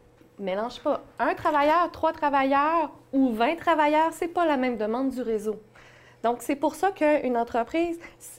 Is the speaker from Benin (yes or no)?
no; La Tuque, Quebec, Canada; Je suis originaire de Latuc.